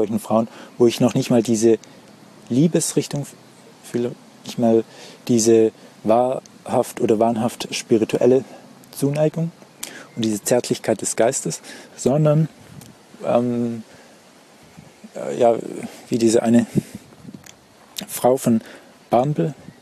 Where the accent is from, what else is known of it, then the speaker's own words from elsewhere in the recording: Baden-Württemberg, Germany; das sieht nicht so aus wie in meiner Heimat, was natürlich auch im schönen Württemberg liegt, aber eben nochmal ein Stück weiter weg und in einer kärgeren, eher klimatisch kühleren Region